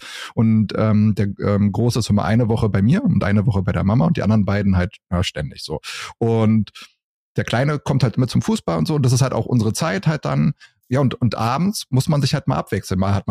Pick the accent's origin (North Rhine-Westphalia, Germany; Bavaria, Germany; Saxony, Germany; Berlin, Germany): Berlin, Germany; born there; ich bin ja gebürtiger Berliner